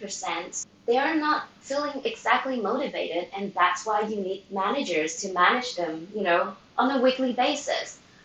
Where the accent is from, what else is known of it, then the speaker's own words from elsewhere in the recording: Malaysia; now in Sweden; I'm not Swedish. I came from Malaysia, moved to Sweden for 21 years ago. I actually live in Sweden more than the years I live in Malaysia.